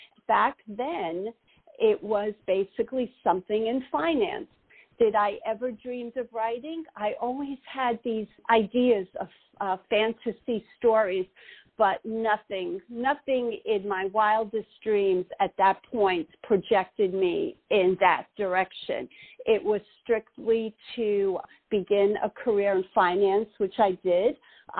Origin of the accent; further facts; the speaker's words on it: Brooklyn, New York, United States; Well, I grew up in Brooklyn, New York, as you noted.